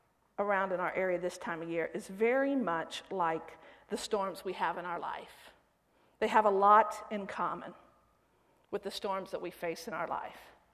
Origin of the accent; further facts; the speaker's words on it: Florida, United States; moved away as an adult; now I was raised in the Tampa Bay area in Florida. In fact, your youth pastor and I went to the same high school. St. Pete High School, that's right. A few years apart. But I was raised there.